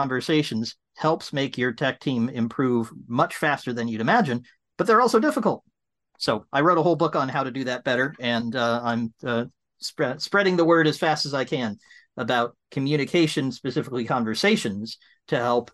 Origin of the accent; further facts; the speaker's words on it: England, United Kingdom; So I'm sitting here in England. I'm English, although I don't sound like it. I talk a little funny. And I'm sitting in my 600-year-old house near the Channel Tunnel.